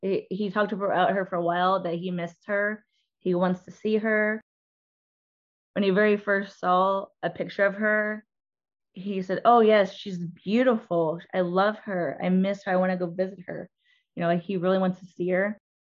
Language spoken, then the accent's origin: English; Indiana, United States; I'm from Indiana, and I actually went to New York to do follow up for the documentary